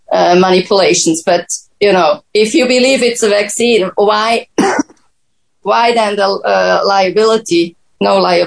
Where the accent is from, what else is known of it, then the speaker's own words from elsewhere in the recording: Switzerland; Yes, I'm from Switzerland, so we have half of the vaccines there